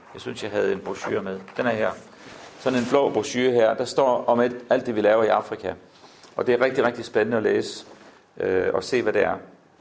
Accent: Tanzania; moved away; Vi flyttede ud for nogle år siden og boede i Kenya. Jeg er vokset op i Tanzania i 12 år af min barndom.

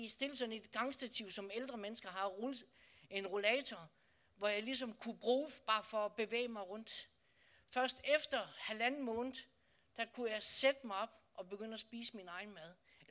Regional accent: Odense, Region of Southern Denmark, Denmark; Og det liv ude i Vollsmose, hvor jeg voksede op

